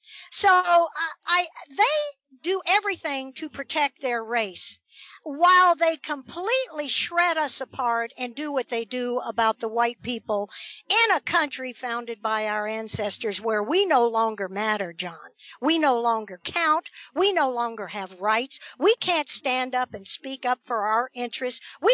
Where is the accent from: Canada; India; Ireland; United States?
United States; the South; Let me tell you, I was raised in the South. I never saw things like this.